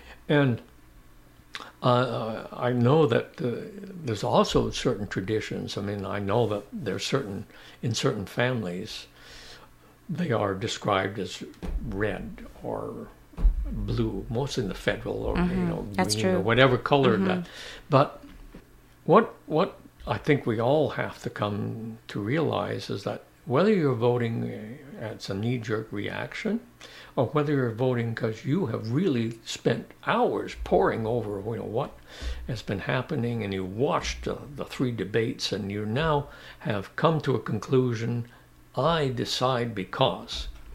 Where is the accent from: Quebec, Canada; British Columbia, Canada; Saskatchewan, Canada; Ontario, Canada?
Quebec, Canada; I'm a Canadian. And where do you live? I live in Quebec. I'm a Quebecer too. I'm a Canadian and I'm a Quebecois. And I'm proud to be. And I'm a townshiper.